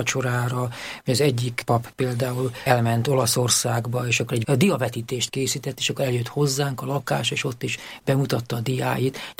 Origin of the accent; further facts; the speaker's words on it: Budapest, Hungary; Én Budapestnek egy külvárosi részén, Csillaghegyen nőttem föl, ez egy kertvárosi rész, ami csak a II. Világháború után lett Budapestnek a része. Édesanyám itt született, itt nőtt föl, és hát ebben a családi házban éltük az életünket.